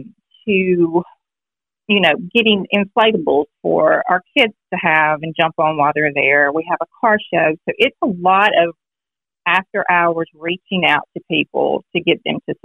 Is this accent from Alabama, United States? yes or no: yes; Florence, Alabama, United States; now in Killen, United States; We moved to Killen, my husband and I, almost 14 years ago. I grew up in Florence in that area